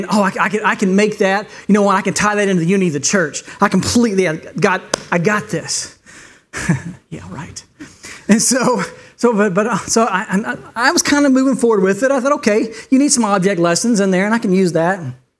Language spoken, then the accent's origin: English; Texas, United States; I'm from Texas, and in Texas, we have homecomings, and we love our homecomings.